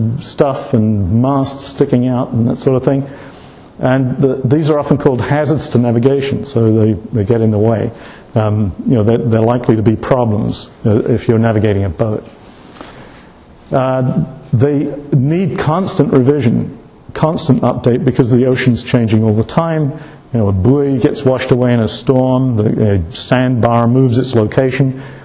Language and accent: English; England, United Kingdom; because I grew up in England.